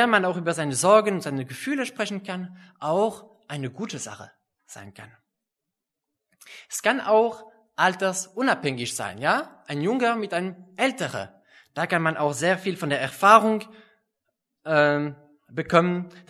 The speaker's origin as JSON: {"language": "German", "country": "Switzerland", "moved": "yes", "said": "ich komme aus der Schweiz und da halte ich auch gute Freundschaften."}